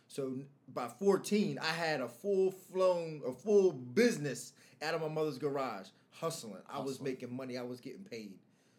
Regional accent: Newark, Delaware, United States; I was born and raised in Delaware, Newark, Delaware. So, like, that's kind of my roots.

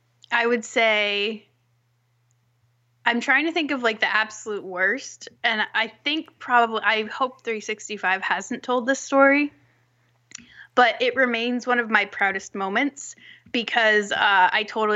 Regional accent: New England, United States; I grew up in New England, and it's fairly liberal around here, all things considered.

